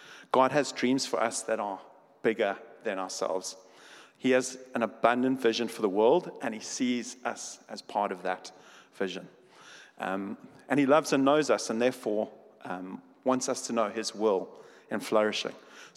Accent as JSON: {"language": "English", "country": "Ireland", "said": "And I'm Irish, and I love a French fry like anybody else."}